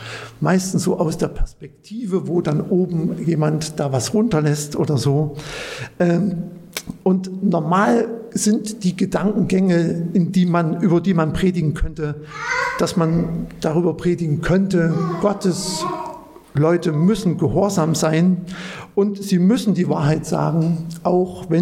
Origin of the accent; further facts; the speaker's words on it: Lossa, Germany; Ich bin auf dem Dorf groß geworden, das ist gar nicht so weit weg von hier in Lossa.